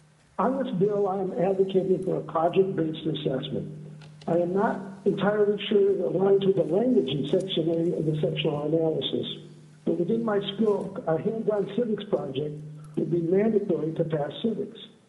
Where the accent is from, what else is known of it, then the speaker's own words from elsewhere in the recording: Homer, Alaska, United States; So I'm from Homer